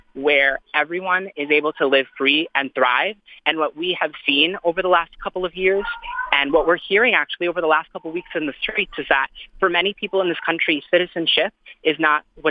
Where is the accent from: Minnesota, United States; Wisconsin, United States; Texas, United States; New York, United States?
Minnesota, United States; Minneapolis; My family has been here for so long. I grew up in Minneapolis, like I mentioned.